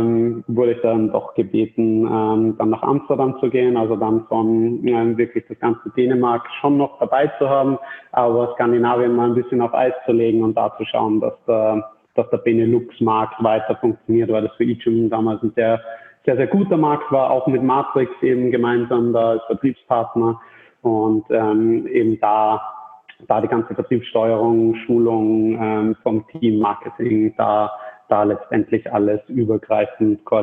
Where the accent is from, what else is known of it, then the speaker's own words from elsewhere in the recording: Salzburg, Austria; Gebürtiger Salzburger, immer schon Sportler